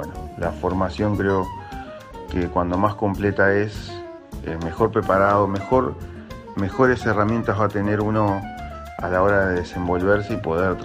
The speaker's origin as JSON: {"language": "Spanish", "region": "Santa Fe", "country": "Argentina", "moved": "yes", "said": "porque yo soy de Santa Fe. Incluso antes de irme a Estados Unidos he tocado con él."}